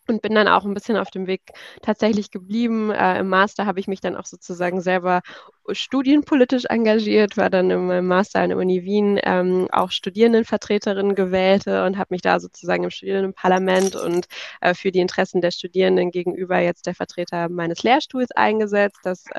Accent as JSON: {"language": "German", "country": "China", "tie": "born or raised there", "said": "Ich bin auch im Ausland aufgewachsen, also ich bin in China aufgewachsen, das heißt auch in einem Umfeld sozusagen als Deutsche, die in China lebt"}